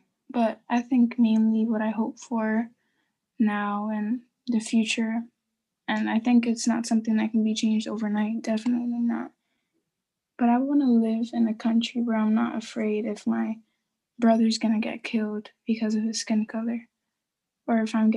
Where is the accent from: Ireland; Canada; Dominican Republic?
Dominican Republic; now in United States; I'm from the Dominican Republic, where my dad is.